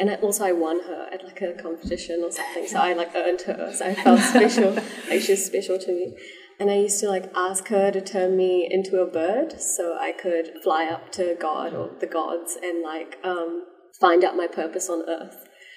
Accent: Mumbai, Maharashtra, India; born there; I was born in Mumbai

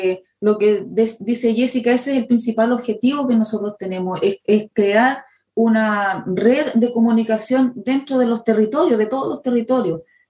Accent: Chile; moved away; Nosotros nos definimos como ciudadanos chilenos en territorio extranjero.

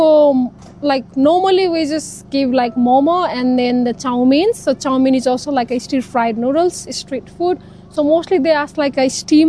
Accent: Nepal; now in New Zealand; I'm originally from Nepal, and then I came here in 2022 end

